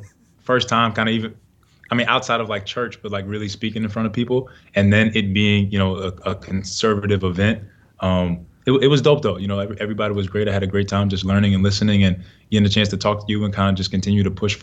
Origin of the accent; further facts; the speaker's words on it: Bronx, New York, United States; growing up in Bronx, New York, and playing at the rec center and the park with my dad.